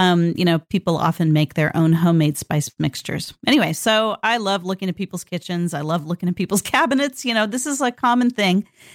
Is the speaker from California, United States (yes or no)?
yes; California, United States; Like I grew up this way. I grew up in Northern California.